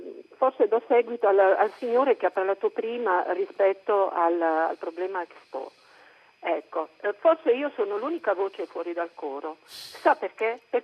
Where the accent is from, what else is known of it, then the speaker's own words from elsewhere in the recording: Taranto, Apulia, Italy; Io non sono di quella zona, sono di Taranto.